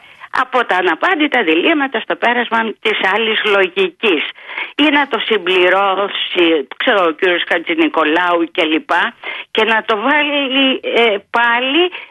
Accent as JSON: {"language": "Greek", "town": "Petses", "region": "Ionian Islands", "country": "Greece", "tie": "born or raised there", "said": "από μικρή, γιατί μεγάλωσα στις Πέτσες και ήταν το μεγαλύτερο ποσοστό, μεγάλωσα λέω από 2,5 μέχρι 15 ετών"}